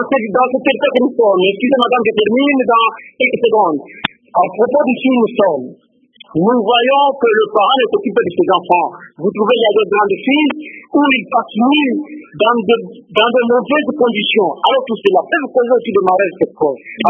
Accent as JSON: {"language": "French", "town": "Lubumbashi", "region": "Haut-Katanga", "country": "DR Congo", "said": "nous voyons aussi chez nous, à Lumbashi, dans la province de Katanga"}